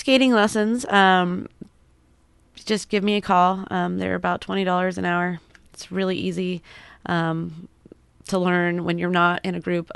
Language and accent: English; California, United States; I was a boxer from Southern California.